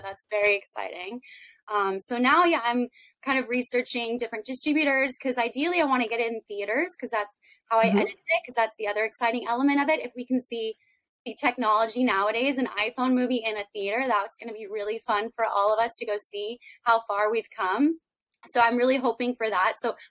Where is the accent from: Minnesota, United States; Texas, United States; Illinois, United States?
Texas, United States; Austin; now in Hollywood, United States; Because I started out the very traditional route. I moved to Hollywood from Austin, Texas, did the audition route